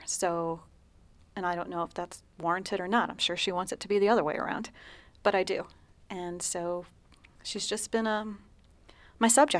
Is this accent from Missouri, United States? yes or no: yes; St. Louis, Missouri, United States; also born or lived in New Mexico; I grew up here in St. Louis. I moved away for the first time to 65 acres in northern New Mexico.